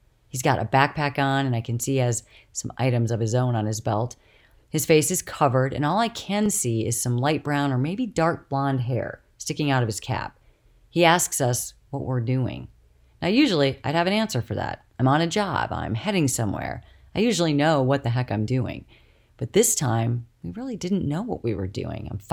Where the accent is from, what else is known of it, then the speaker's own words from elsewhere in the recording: United States; I tell him that I'm nobody. I'm a tourist from the United States.